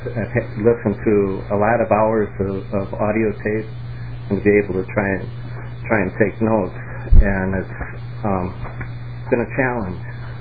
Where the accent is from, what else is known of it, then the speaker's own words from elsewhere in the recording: Plymouth, United States; I'm from Plymouth.